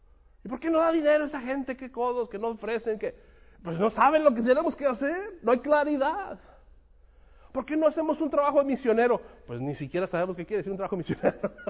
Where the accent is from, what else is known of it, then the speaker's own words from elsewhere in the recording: Mexico; Yo soy mexicano, nunca va a cambiar